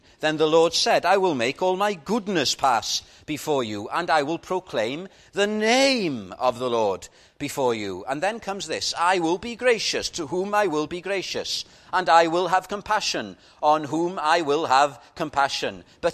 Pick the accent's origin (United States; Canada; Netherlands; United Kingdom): United Kingdom; Wales; when I was growing up in North Wales and going to chapel, there were only a handful of us.